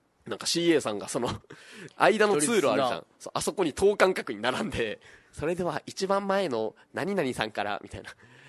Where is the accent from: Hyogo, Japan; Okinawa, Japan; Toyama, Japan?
Okinawa, Japan; 俺別に全然沖縄出身なんで